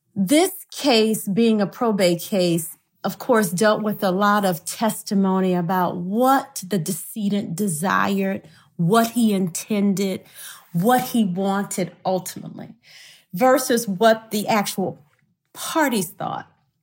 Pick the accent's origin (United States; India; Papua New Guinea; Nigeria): United States; Louisiana; the way that juries are selected in Georgia in comparison to my home state of Louisiana is a little different